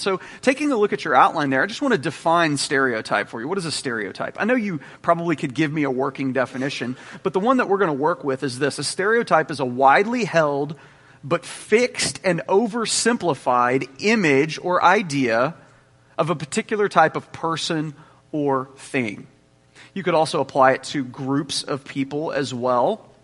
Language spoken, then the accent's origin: English; United States; How dare you stereotype me as an American?